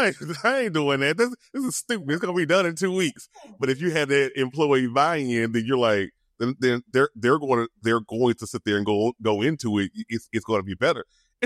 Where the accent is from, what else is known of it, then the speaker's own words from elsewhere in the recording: Louisiana, United States; I'm sorry, I'm from Louisiana. I'm country. That's what we do.